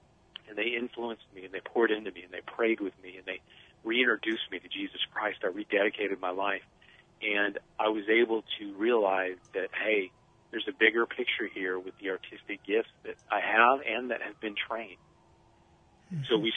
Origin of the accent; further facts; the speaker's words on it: Oklahoma City, Oklahoma, United States; moved away as an adult; I grew up in Oklahoma City. I was there until I was 18.